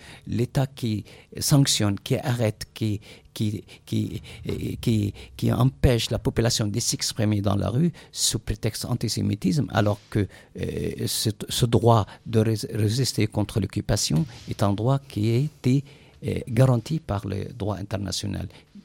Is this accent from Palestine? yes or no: yes; Jerusalem, Palestine; C'est-à-dire, moi, je vis chez moi. Chez moi, à Jérusalem, en Palestine, comme un étranger qui vit avec une carte de séjour éjectable